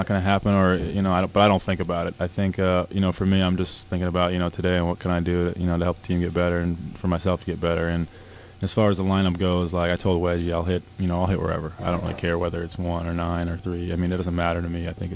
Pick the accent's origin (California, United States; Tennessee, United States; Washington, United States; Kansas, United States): Washington, United States; Seattle; I think, like you said, I grew up in Seattle, so watching Griffey win that every year was exciting.